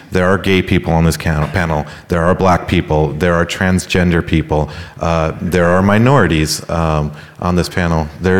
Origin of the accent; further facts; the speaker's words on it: California, United States; Well, it is, I'm from California. As of this year, I'm a minority in California